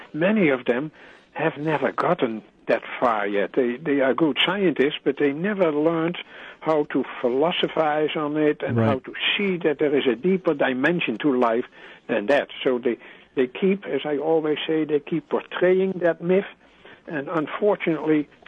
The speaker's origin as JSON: {"language": "English", "country": "Netherlands", "said": "I'm from Holland, so I always feel close to him."}